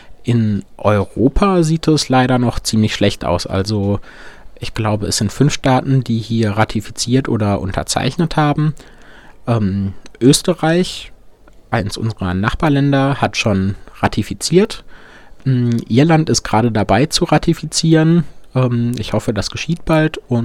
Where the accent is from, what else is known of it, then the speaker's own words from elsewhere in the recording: Belgium; now in Netherlands; Ich komme aus Belgien, studiere aber momentan in den Niederlanden.